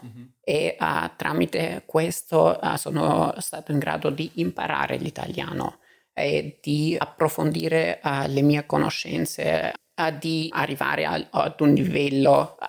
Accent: Albania; Italian is a second language; io non sono di madrelingua, ma so parlare l'italiano, diciamo. Di origine sono dall'Albania, sono nato e cresciuto lì e vivo da 5 anni e mezzo in Austria. Ma siccome tu sai, noi viviamo nella stessa città, a Graz.

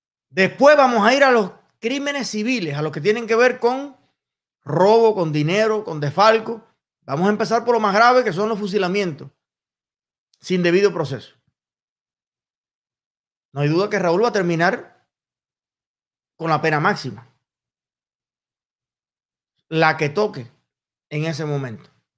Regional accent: Cuba; Somos todos los cubanos. Todos los cubanos.

